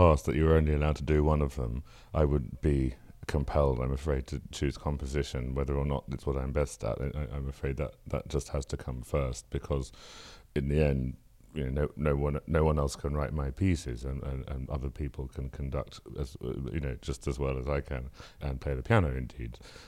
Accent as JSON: {"language": "English", "region": "London", "country": "United Kingdom", "tie": "born there", "said": "I was born in North London, and my parents, my mother is an academic art historian and curator of exhibitions. My father is a translator of poetry."}